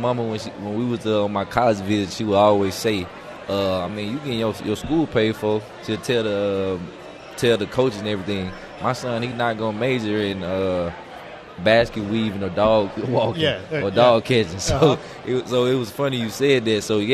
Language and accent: English; Horn Lake, Mississippi, United States; I mean, I'm from Horn Lake, Mississippi. My school, we didn't have too many guys of any guys going big power five D1.